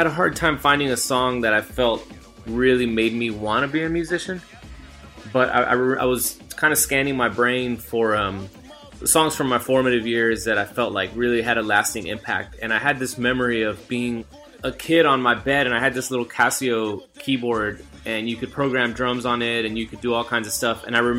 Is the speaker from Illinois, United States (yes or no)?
no; Texas, United States; I was in South Texas, a predominantly Mexican-American town.